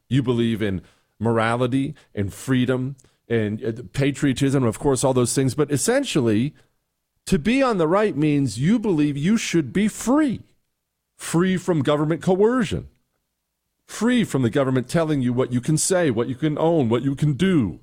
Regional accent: Bozeman, Montana, United States; In Bozeman, Montana, you know, that's where I grew up. Bozeman, Montana. I graduated high school from Bozeman, Montana. Well, I moved there when I was 10, and I graduated from there.

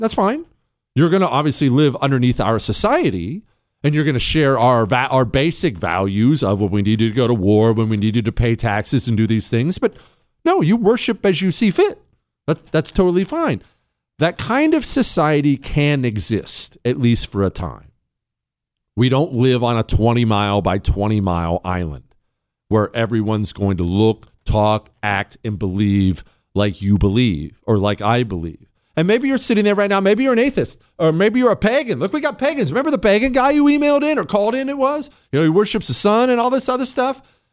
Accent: Ohio, United States; because I grew up in Ohio and I'm a big Buckeye fan.

